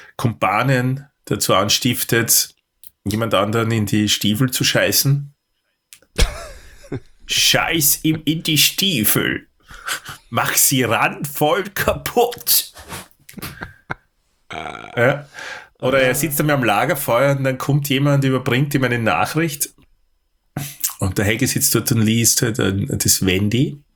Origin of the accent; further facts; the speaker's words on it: Austria; als Österreicher